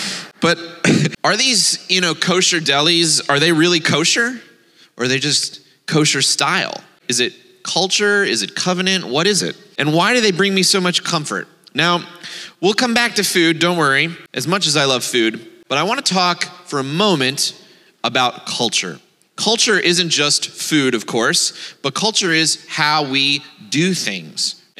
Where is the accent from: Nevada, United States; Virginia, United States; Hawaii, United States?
Virginia, United States; Richmond; Now, you know, I'm from Richmond, born and raised, and even though there are about 10,000 Jews in the greater Richmond area